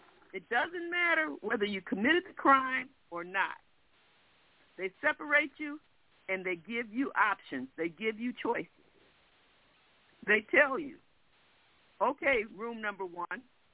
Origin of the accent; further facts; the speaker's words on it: Detroit, Michigan, United States; I'm from Detroit, grew up in Detroit, did most of my formal training and so forth in this area.